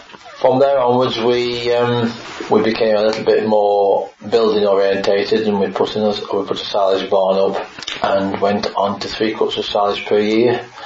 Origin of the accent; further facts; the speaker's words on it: East Midlands, United Kingdom; I came from the White Peak, which is limestone land, and I just wondered what I'd come